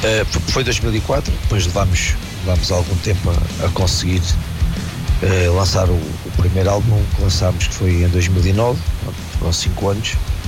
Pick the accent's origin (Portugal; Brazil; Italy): Portugal; Alentejo; apesar de como somos alentejanos, não ligamos muito à forma como pronuncio.